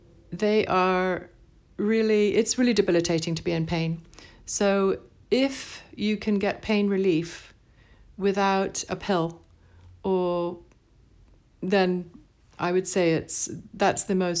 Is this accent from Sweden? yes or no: no; United Kingdom